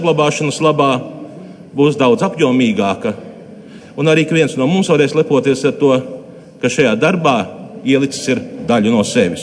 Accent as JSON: {"language": "Latvian", "town": "Varakļāni", "region": "Latgale", "country": "Latvia", "said": "Es esmu no Latgales, no Varakļāniem, kuri traģiskas politiskas kļūdas deļi tika atrauti no Latgales, pavisam nesen. Bet esot Latgalī"}